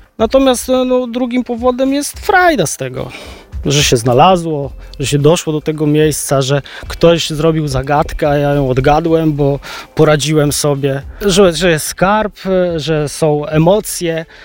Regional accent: Biłgoraj, Lublin Voivodeship, Poland; Okazało się, że jestem z Biłgoraja.

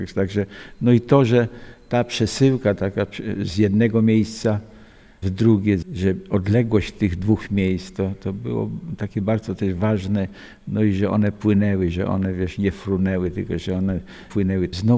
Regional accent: Chrzanów, Lesser Poland, Poland; born there; ja się urodziłem w Chrzczanowie, czyli to jest niesamowite miejsce, bo to jest jedno z najstarszych takich osad tutaj.

